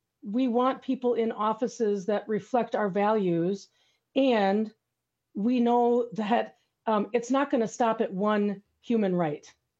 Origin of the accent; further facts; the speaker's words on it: Wisconsin, United States; I'm from Wisconsin. You probably tell by the accent. that I'm from here, I go here.